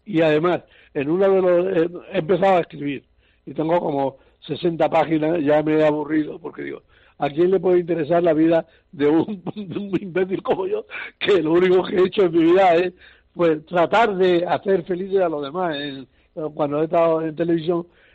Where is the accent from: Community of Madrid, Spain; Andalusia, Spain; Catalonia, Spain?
Andalusia, Spain; Seville; born there; Yo soy efectivamente lepero de renacimiento. Hubiera querido ser de nacimiento, nací en Sevilla